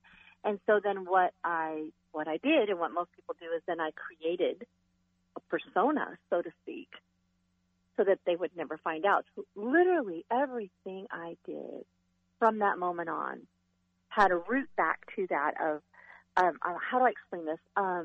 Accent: California, United States; also born or lived in Utah; now in Minnesota, United States; I grew up in California. I live in Utah. And then I moved to Minnesota with that marriage.

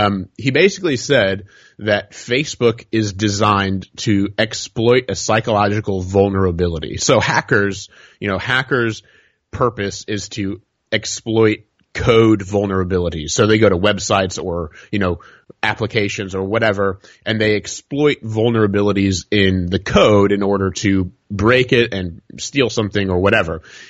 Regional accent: Indiana, United States; We, I'm from Indiana, but close enough to Chicago.

